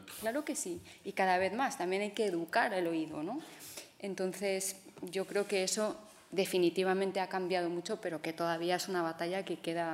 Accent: Colombia; colombiana, yo tenía que convencer a veces al director o al productor de que no podía hablar con mi acento

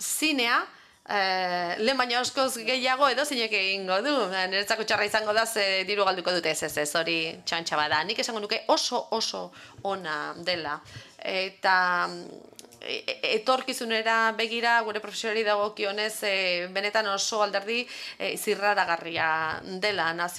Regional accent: Barcelona, Catalonia, Spain; Bartzunatik nator, egunon.

